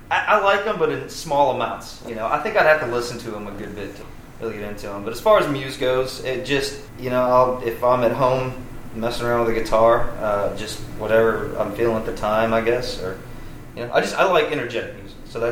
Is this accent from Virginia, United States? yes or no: no; Ponchatoula, Louisiana, United States; I was born and raised in Ponchatoula. My family's been there since it was pretty much a dirt road and a log cabin.